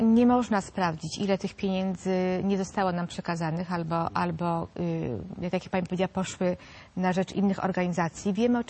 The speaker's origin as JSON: {"language": "Polish", "town": "Warsaw", "region": "Masovian Voivodeship", "country": "Poland", "said": "bo jestem z Warszawy"}